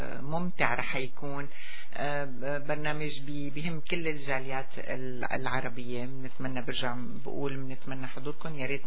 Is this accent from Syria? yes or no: yes; Syria; بنتمنى انكم تكونوا تحضروا هالحفل هاد لانه رح يمثلنا نحن كسوريين وكعرب.